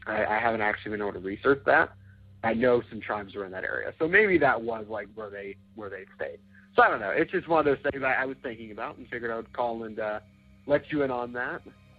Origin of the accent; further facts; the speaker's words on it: Tulsa, Oklahoma, United States; I'm from Tulsa, Oklahoma. And this story starts actually in Owosso, Oklahoma.